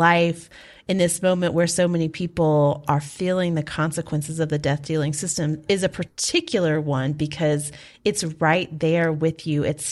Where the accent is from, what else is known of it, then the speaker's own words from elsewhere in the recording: Appalachia, United States; because I come from Appalachia and I was raised by coal miner's daughter, literally.